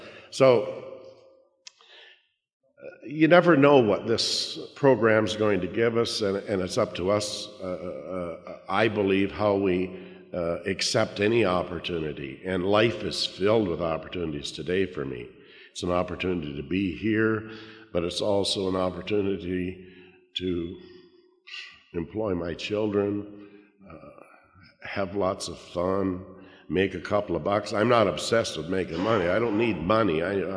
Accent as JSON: {"language": "English", "country": "Canada", "said": "And after the meeting, I went and introduced myself and talked, said we're from Canada."}